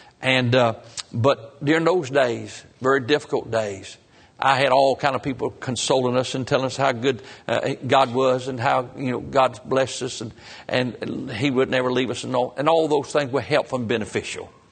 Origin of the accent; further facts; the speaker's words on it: Grand Rapids, United States; I grew up in Grand Rapids, a little cotton mill town. And we lived on the other side of the track.